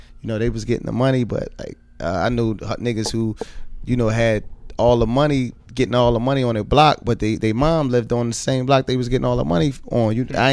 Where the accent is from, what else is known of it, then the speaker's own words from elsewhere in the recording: Philadelphia, Pennsylvania, United States; But Philly, growing up in West Philly, Parkside area, like, that's why the influence on music was so, like, so strong when I was growing up.